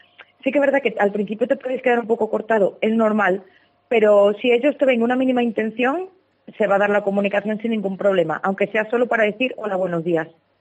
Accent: Badajoz, Extremadura, Spain; en Badajoz, porque yo soy de Badajoz y coincidí en el instituto cuando yo tenía pues, 16 años en bachillerato

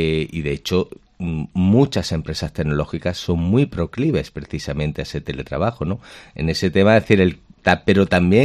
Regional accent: Granada, Andalusia, Spain; todos los que somos de Granada nos debemos de sentir tremendamente orgullosos

